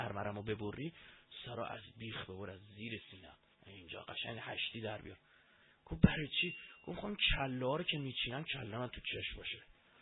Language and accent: Persian; Iran; ما ایرانیم من عرب نیستم